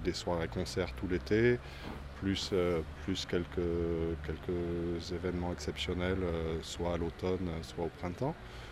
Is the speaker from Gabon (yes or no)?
no; Marseille, Provence-Alpes-Côte d'Azur, France; Moi, je viens de Marseille, donc ça fait un peu du changement quand même.